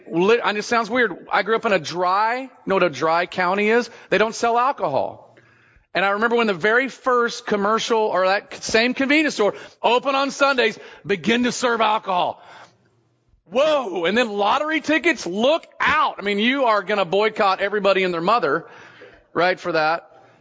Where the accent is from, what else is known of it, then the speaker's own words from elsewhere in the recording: Texas, United States; now in Oregon, United States; lived in Oregon longer than I lived in Texas, so I could consider myself an Oregonian. It was easy growing up in Texas to become a cultural Christian.